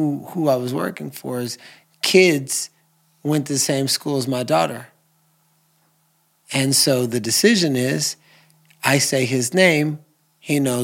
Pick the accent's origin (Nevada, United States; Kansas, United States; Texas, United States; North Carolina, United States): Texas, United States; Houston; also born or lived in Los Angeles; now in Austin, United States; I originally grew up in Houston, Texas, and then moved to LA and lived in LA for 21 years, and now I'm back in Austin, Texas.